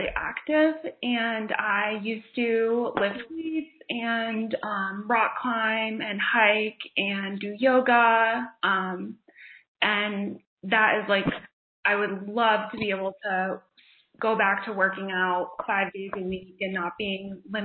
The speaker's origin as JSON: {"language": "English", "town": "Southington", "region": "Connecticut", "country": "United States", "lives_now": "Philadelphia, United States", "said": "So I am from Connecticut, actually. I'm from a town called Southington originally."}